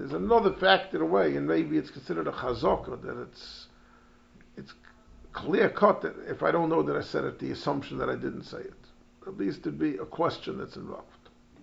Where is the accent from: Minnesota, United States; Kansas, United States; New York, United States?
New York, United States; New York City; also born or lived in Jerusalem; I'm a New Yorker. I've lived in the city my entire life, except a few years that I was zeicher to live in Yerushalayim.